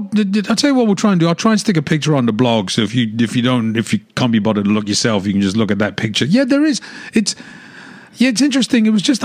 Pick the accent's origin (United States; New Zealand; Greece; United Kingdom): United Kingdom; England; growing up in England